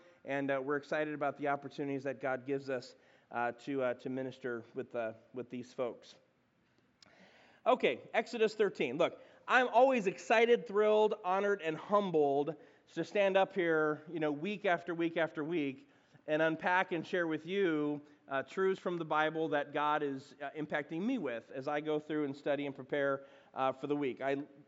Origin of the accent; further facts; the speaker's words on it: Chicago, Illinois, United States; now in Yuba City, United States; I'm from Chicago originally, and we moved here 13 years ago, and I was a children's pastor here in Yuba City in two different churches for almost 8 years